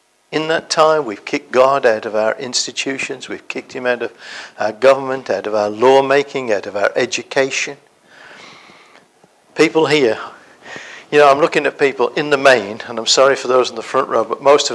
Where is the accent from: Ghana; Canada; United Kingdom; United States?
United Kingdom; England; No, I come from England. We don't have these temples.